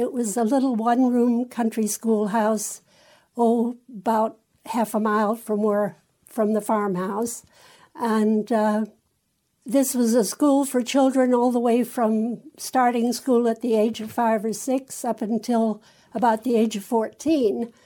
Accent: Minnesota, United States; born there; Yes, I was born in Minnesota in 1933 on a farm. No electricity, no indoor plumbing. The facilities were an outhouse back in the woods, and believe me, in a Minnesota winter, you'd remember that.

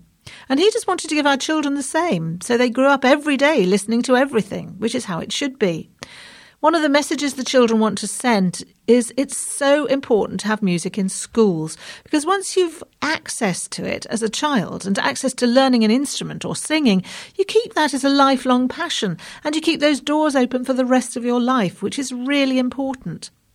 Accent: Wales, United Kingdom; also born or lived in Sierra Leone; from the age of 8, I grew up in Wales, and there was a lot of Welsh male voice choir music

